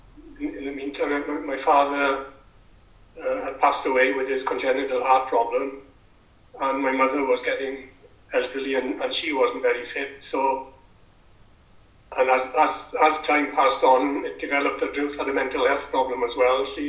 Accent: Wales, United Kingdom; But anyway, we made a welcome, as Welsh people do to strangers.

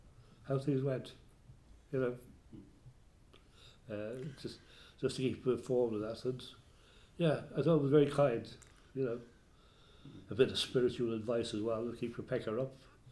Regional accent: Bray, Leinster, Ireland; born there; moved away as an adult; I was born in Skerry, in Bray, County Wicklow, Ireland.

